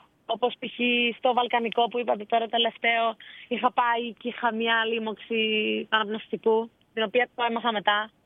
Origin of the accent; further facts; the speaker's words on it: Greece; Και ήταν πολύ ωραίο να ξέρω ότι τρέχω για το σχολείο μου, για την πόλη μου, για την Ελλάδα κυρίως.